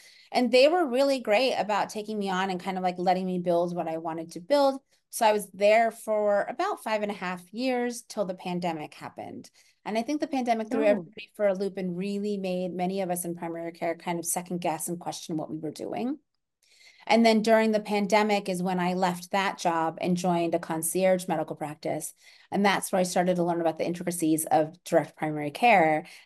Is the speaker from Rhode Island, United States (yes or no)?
no; Orlando, Florida, United States; I grew up in Orlando, Florida. So huge DO population out there.